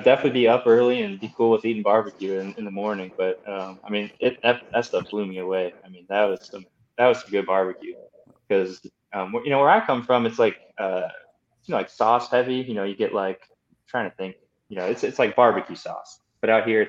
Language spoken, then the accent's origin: English; Rocky Mount, North Carolina, United States; now in Greenville, United States; And since I came from Rocky Mount, it's kind of a, you know, obviously a smaller town.